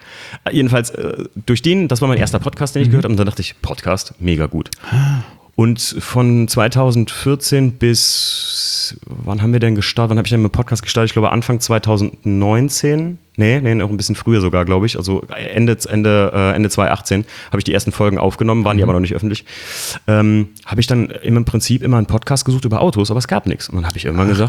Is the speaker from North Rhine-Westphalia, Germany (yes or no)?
no; Koblenz, Rhineland-Palatinate, Germany; ich komme ja eigentlich aus Koblenz